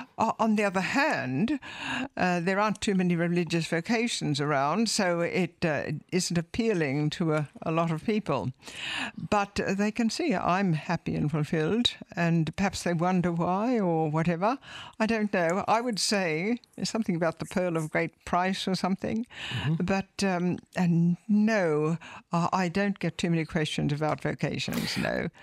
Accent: Australia; moved away; I am Australian, yes. Well, I have now dual nationality, which is wonderful, two wonderful countries. And I came here in 2002 from Australia.

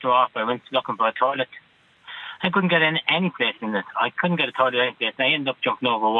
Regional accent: County Mayo, Ireland; I'm from Mayo, Belen, Mayo

